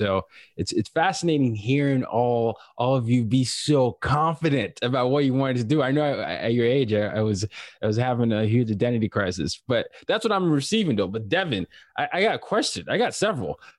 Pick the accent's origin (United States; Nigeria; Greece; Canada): Nigeria; I'm from Nigeria, but I grew up in 5 countries and 4 continents. My dad was a diplomat, and so we moved around a lot.